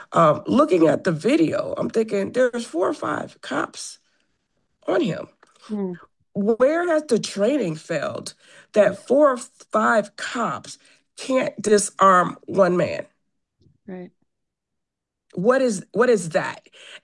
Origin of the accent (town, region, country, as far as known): Madison, Wisconsin, United States; born or raised there